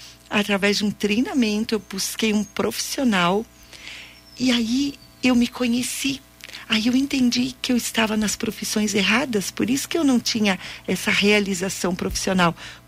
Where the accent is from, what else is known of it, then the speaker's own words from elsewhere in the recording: Farroupilha, Rio Grande do Sul, Brazil; Então, eu sou aqui de Farroupilha mesmo